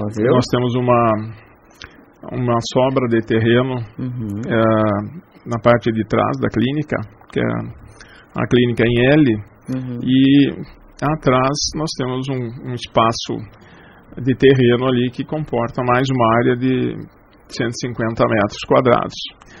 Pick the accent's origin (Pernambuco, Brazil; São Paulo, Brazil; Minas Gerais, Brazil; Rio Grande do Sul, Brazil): Rio Grande do Sul, Brazil; Espumoso; como eu sou natural de Espumoso, eu trabalho aqui porque eu gosto da cidade